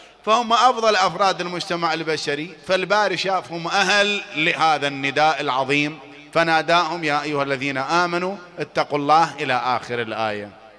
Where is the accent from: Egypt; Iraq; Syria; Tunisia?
Iraq; إذا كان عندك أقل فئة نقدية عندنا بالعراق اللي هي 250 دينار